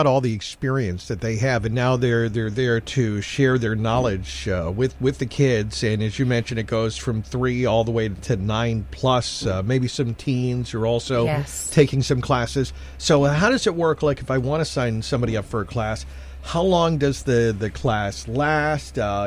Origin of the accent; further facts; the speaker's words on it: Hanover, Massachusetts, United States; I understand in my hometown of Hanover, you guys have gotten a very warm welcome.